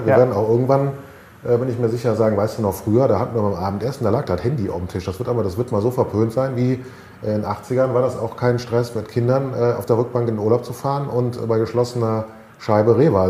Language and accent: German; Rhineland, Germany; bei mir in Rheinland, wo ich herkomme